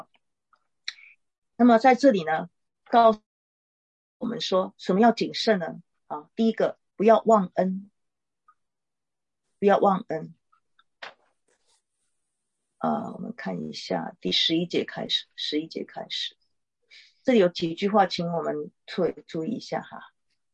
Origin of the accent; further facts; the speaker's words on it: China; 我们中国人不管是台湾也好，他有很早期很苦的时候